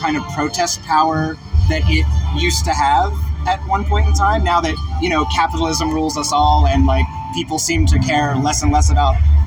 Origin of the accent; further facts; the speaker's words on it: United States; because I'm American, so, like, it doesn't surprise me at all that the army is here doing things.